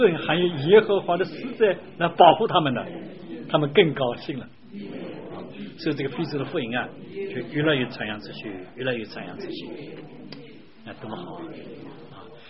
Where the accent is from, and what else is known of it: China